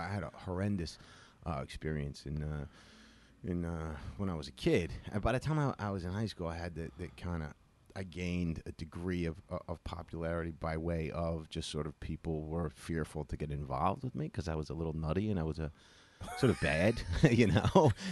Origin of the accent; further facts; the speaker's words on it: New Jersey, United States; Jersey originally.